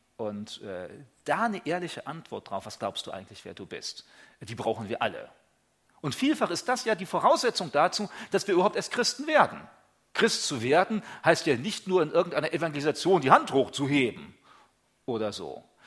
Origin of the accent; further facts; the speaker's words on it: Germany; Wir als Deutsche sind die Schlimmsten überhaupt